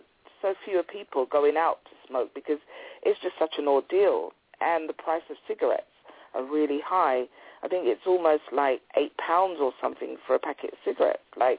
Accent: Jamaica; now in United Kingdom; And I had a similar experience when I went to Jamaica, because I'm from Jamaica.

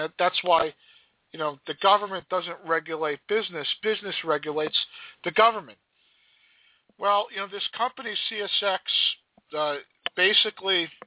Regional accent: New Jersey, United States; if you take the train, I'm from New Jersey, if you take the train into New York City

